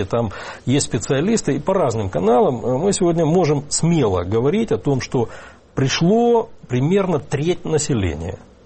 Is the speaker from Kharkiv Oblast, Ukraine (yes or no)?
no; Crimea, Ukraine; Я, как крымчанин, приведу вам пример.